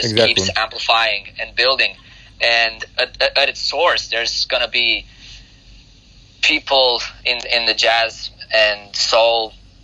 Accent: Constanța, Constanța County, Romania; Well, I'm from this small city on the coast of the Black Sea. It's called Constanța. It's really small city, like about 300,000 people

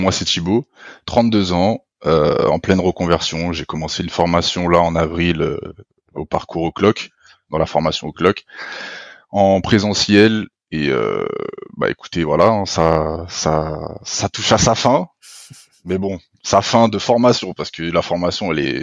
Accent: France; quand j'ai zéro papier je suis français hein.

